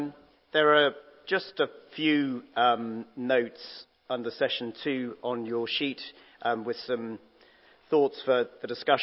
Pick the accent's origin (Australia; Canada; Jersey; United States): Jersey; I come from Jersey in the Channel Islands